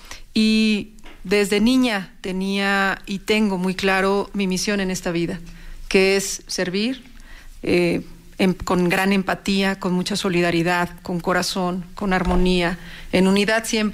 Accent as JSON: {"language": "Spanish", "town": "Villa del Carbón", "region": "State of Mexico", "country": "Mexico", "said": "Yo soy una mujer, tengo 46 años, soy originaria de Villa del Carbón."}